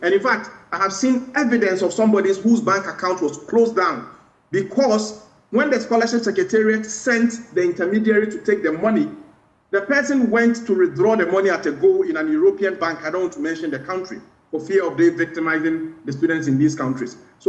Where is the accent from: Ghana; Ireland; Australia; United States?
Ghana; I become very sad and very annoyed as a Ghanaian.